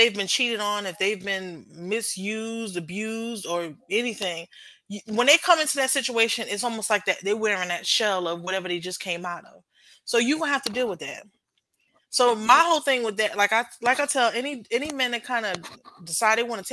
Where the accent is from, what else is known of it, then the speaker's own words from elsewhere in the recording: New York, United States; I've experienced this being, and I'm from New York, being in the South, everybody has a presumption about, oh, you from the North